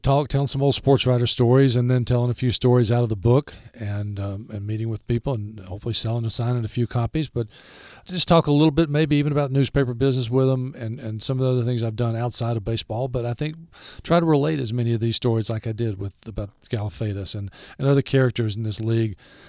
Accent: Chattanooga, Tennessee, United States; I grew up in Chattanooga and grew up as a kid going to baseball games there in the 60s with my parents.

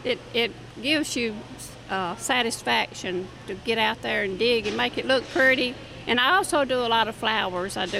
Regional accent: Town Creek, Alabama, United States; I'm from Town Creek, Alabama, and we do a few vegetables and muscadines right now.

